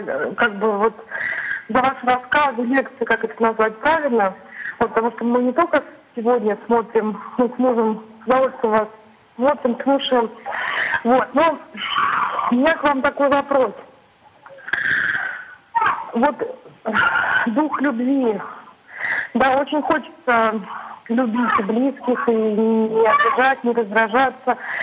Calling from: Moscow Oblast, Russia; я звоню из Московской области вам.

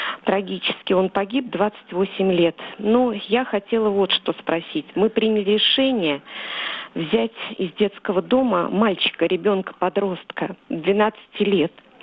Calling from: Moscow, Russia; я звоню из Москвы.

